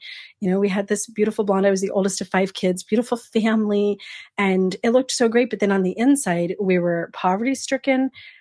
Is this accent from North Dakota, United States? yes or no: no; Scottsdale, Arizona, United States; also born or lived in Oregon, United States; I grew up in Arizona and Oregon. My dad was from Oregon. My mom was from Arizona. So kind of half and half, we went back and forth a lot of my life in Scottsdale, Arizona.